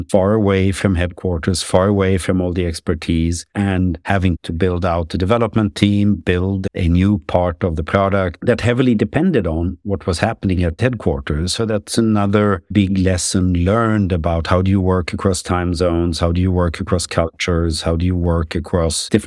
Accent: Sweden; English is a second language; also born or lived in Germany; now in San Francisco, United States; Chief Technology Officer at User Testing, born and raised in Sweden, spent about half of my life in Europe between Sweden and Germany, and half of my life in the US, in San Francisco, California.

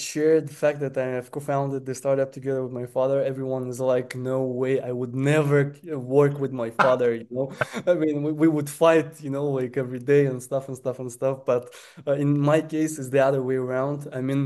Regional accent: Kazakhstan; growing up in Kazakhstan, somewhere in Central Asia, you know.

